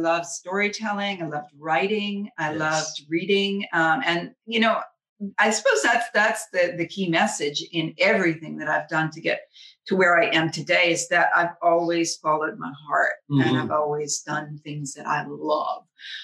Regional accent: Maine, United States; I grew up in Maine, which is a state, not a town.

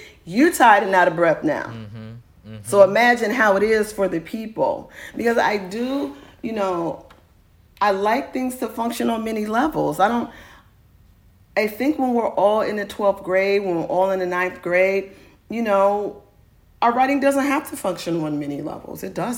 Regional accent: Oakland, California, United States; I also just try to remind people that I am from East Oakland.

